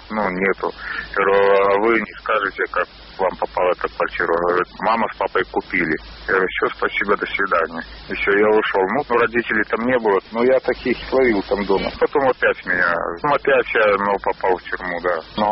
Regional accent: Salihorsk, Minsk Region, Belarus; я родился сам в Солигорске, да, и вырос, и жил там. Вместе с родителями

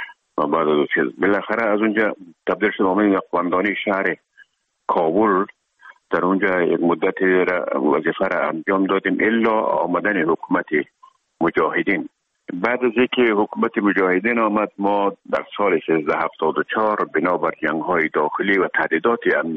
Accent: Herat, Afghanistan

